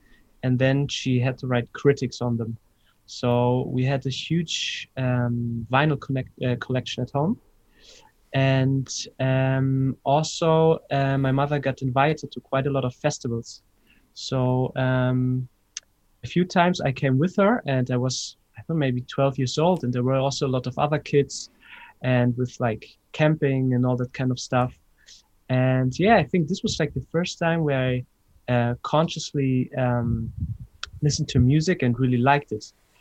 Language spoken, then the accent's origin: English; Hamburg, Germany; Yeah, I grew up in Hamburg, north of Germany